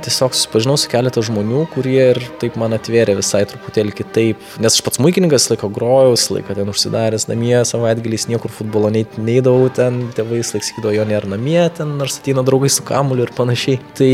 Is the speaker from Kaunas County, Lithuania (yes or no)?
no; Biržai, Panevėžys County, Lithuania; Mažas miestelis, aš pats iš Biržosiu, tai ten visi vieni kitus žino, pažįsta